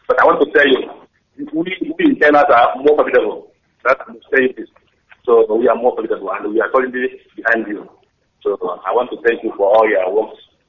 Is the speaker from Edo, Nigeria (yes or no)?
no; Anambra, Nigeria; I'm from Agua Tarata Government Area, Nambra State, in Bethlehem.